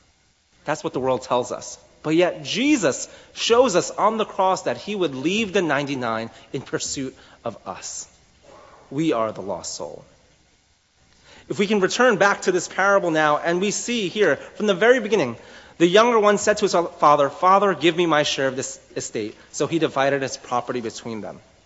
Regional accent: Tenafly, New Jersey, United States; I grew up in the Tenafly area. I went to Tenafly High School

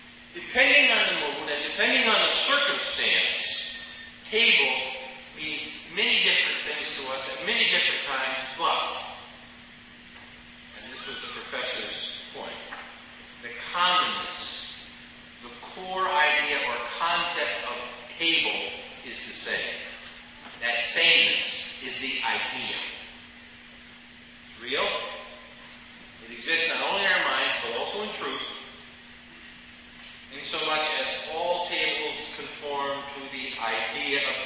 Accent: Midwest, United States; now in Grand Rapids, United States; I'm from the Midwest, and in many, many churches, there is a communion table with a very specific style.

